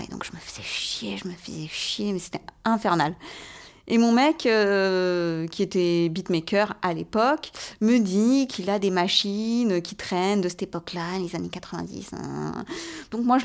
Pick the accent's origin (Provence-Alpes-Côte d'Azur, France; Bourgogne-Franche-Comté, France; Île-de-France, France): Île-de-France, France; Aulnay-sous-Bois; j'ai grandi à Aulnay-sous-Bois. Qu'à Aulnay-sous-Bois, les Sri Lankais, c'est vraiment la minorité de la minorité.